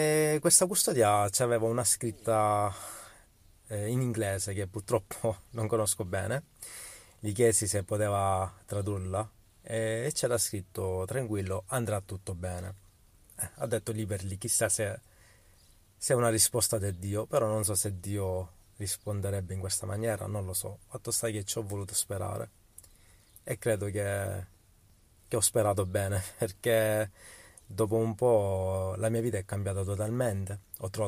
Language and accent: Italian; Sicily, Italy; vengo dalla Sicilia. Volevo raccontare la mia piccola esperienza che ho avuto con Dio, con Gesù, una piccola esperienza che in realtà ha cambiato totalmente la mia vita. Io provengo da una famiglia testimoni di Geova